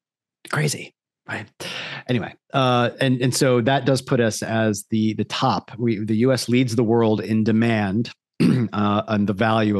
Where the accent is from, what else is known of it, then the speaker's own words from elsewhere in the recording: New York, United States; I grew up in New York State where we had probably a very particular sequence.